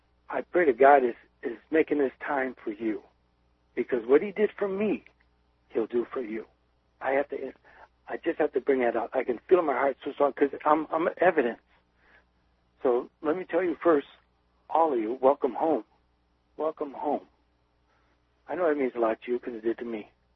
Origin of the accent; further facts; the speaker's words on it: Detroit, Michigan, United States; So Danny, I was from Detroit, Michigan.